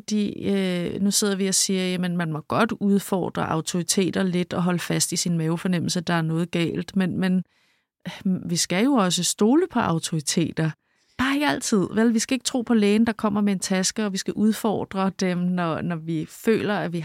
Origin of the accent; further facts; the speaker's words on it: Central Denmark Region, Denmark; Efter at jeg blev student midt 80'erne, boede og arbejdede jeg i København. Jeg er fra det mørke Vestjylland, så byen var stor og skræmmende i sig selv.